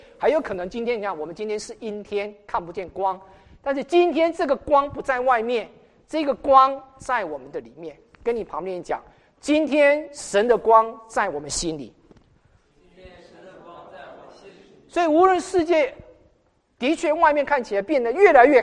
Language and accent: Chinese; China; 你知道，我们中国人，我从小受的教育里面，我还记得我们是很重视孔子的学说